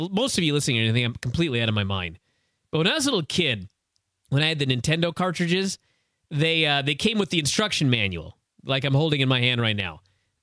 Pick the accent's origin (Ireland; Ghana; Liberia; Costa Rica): Ireland; I am from Ireland, and I'm currently on a 7-month acting tour of France and Belgium.